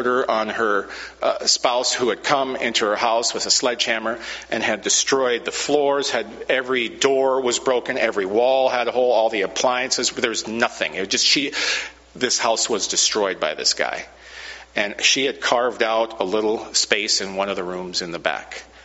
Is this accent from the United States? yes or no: yes; Camano Island, Washington, United States; Well, I grew up on Comano Island.